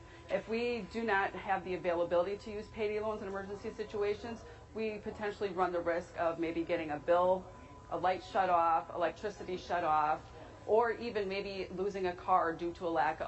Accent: Lakeville, Minnesota, United States; I'm from Lakeville, Minnesota.

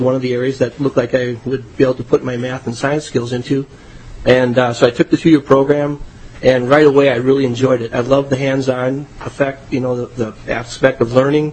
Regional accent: Bloomington, United States; I grew up in Bloomington and didn't really know exactly what I wanted to do.

